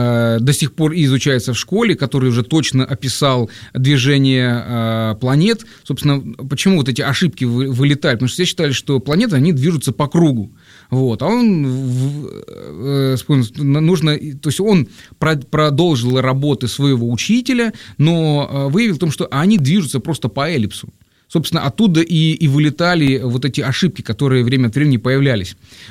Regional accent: Crimea, Ukraine; Родом я из Крыма

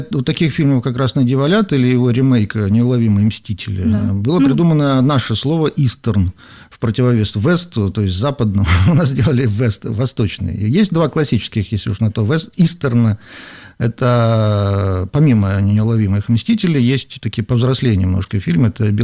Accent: Leningrad Oblast, Russia; я из Ленобласти, из поселка в Ленобласти, поехал на электричке в Ленинград

